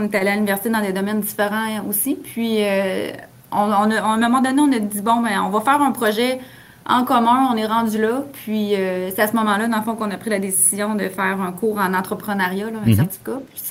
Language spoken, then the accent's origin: French; Saint-Raymond, Quebec, Canada; puis les deux, on vient de Saint-Raymond de Portneuf.